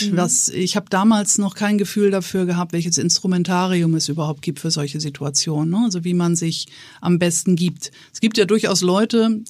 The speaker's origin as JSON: {"language": "German", "region": "Northern Germany", "country": "Germany", "said": "als Norddeutsche musst du Wolken lieben, sonst verzweifelst du, weil du sehr viel mit Wolken zu tun hast."}